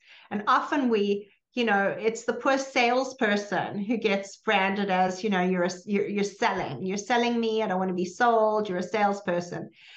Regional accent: South Africa; I grew up in South Africa during the inequality and strange ugliness of the apartheid regime.

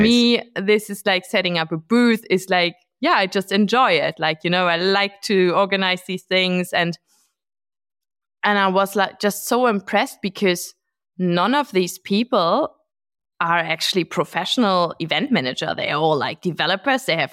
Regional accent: Berlin, Germany; English is a second language; I'm from Germany, as you can probably hear.

